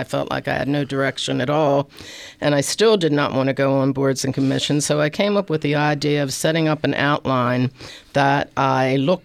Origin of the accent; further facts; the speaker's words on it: Baltimore, Maryland, United States; Reflections on Baltimore, my hometown. You know from my prior reflections how much I love Baltimore. I love Baltimore.